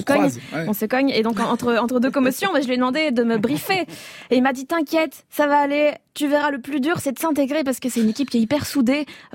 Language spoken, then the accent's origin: French; Brussels, Brussels-Capital Region, Belgium; Parce que moi, je viens de Bruxelles aussi.